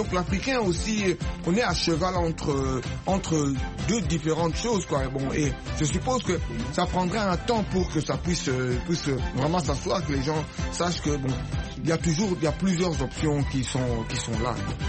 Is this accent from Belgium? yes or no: yes; Belgium; born there; moi, je suis né en Belgique.